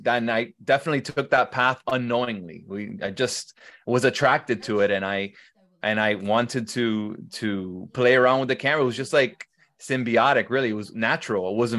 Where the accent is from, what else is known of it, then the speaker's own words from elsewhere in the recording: Miami, Florida, United States; I'm from Miami, of course. And so we're Spanish down here. I'm Colombian Cuban.